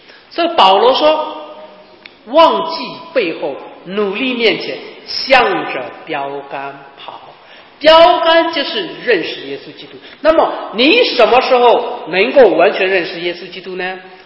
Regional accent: China; 所以我以为是用我们中国人的一般思维方式去想

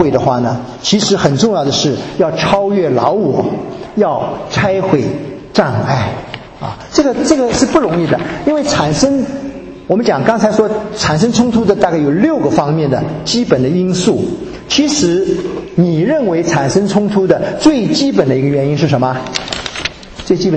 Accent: Guangdong, China; 那更不要说你是浙江人，我是广东人啊

